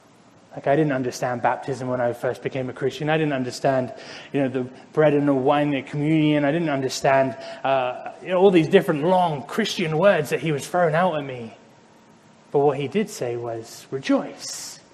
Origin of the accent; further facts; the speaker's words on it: Andover, South East England, United Kingdom; moved away; I grew up in Andover in England, a small little town.